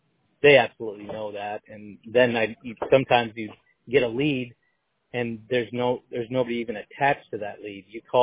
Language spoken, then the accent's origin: English; Compton, California, United States; born there; moved away; also born or lived in North Dakota / South Dakota / Michigan; Well, I was actually born in California, but moved to North Dakota, South Dakota, and Michigan.